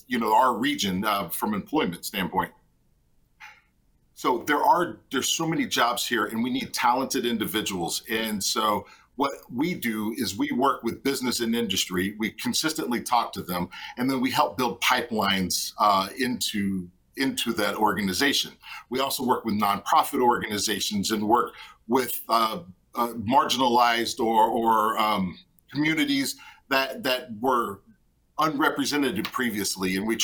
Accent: Kentucky, United States; I grew up in Western Kentucky, and I was working in marketing or in banking

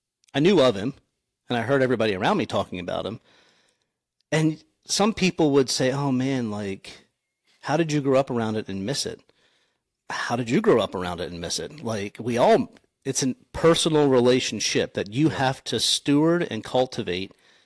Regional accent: South Anvil, United States; I grew up here in South Anvil, actually on this farm. My grandparents farmed this, and I just spent all my time here. So I was born and raised here, been here my whole life. I'm 39

